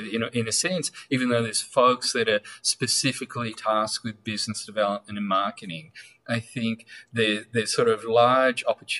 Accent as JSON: {"language": "English", "country": "Australia", "tie": "born or raised there", "said": "Yeah, so I'm Australian, so I grew up in Australia"}